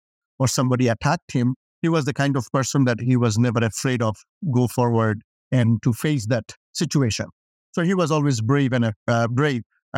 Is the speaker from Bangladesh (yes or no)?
yes; Bangladesh; now in Canada; Atik and I, we grew up in Bangladesh. And then back in 1995, we came to Canada.